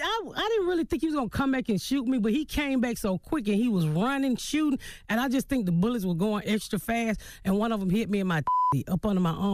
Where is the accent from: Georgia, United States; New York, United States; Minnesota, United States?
Georgia, United States; Atlanta; Born and raised in Atlanta, the inner city.